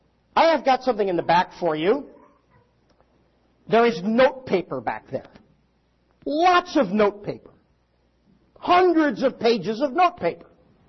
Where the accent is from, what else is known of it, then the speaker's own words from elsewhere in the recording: Livonia, Michigan, United States; My hometown, actually, in Livonia, a few years ago